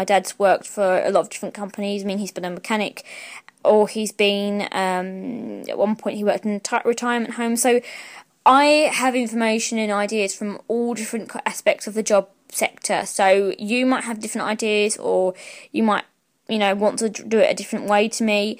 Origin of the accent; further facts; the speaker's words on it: London, United Kingdom; where I live, I'm a Cockney girl